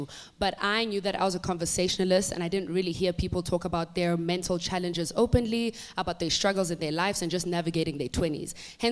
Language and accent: English; Johannesburg, Gauteng, South Africa; also born or lived in Durban / United Kingdom; I was born in Durban. I then moved to the UK for a little bit. And then I found myself back in Johannesburg. My schooling, education, career started here in Johannesburg. I went to primary school here, high school here. And then I went to UCT.